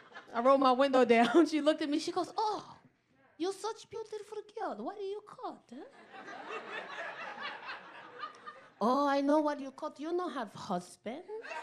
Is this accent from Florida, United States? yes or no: no; New York City, New York, United States; You know, I'm from the hood, I'm in the South Bronx, you know?